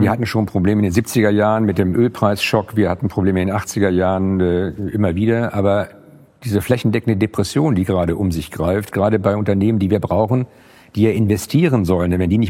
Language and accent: German; Schleswig-Holstein, Germany; ich komme ja aus Schleswig-Holstein, ich bin so froh